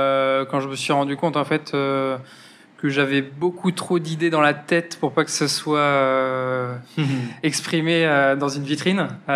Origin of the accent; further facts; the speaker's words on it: Centre-Val de Loire, France; Donc, moi, je suis originaire de Touraine à la base. Donc, je suis pas du tout d'Arcachon, du bassin.